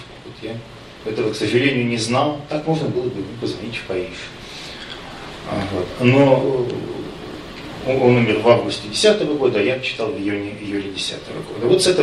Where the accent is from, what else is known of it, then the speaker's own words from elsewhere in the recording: Yekaterinburg, Sverdlovsk Oblast, Russia; Я очень люблю этот город, хотя сам уралец, я из Екатеринбурга.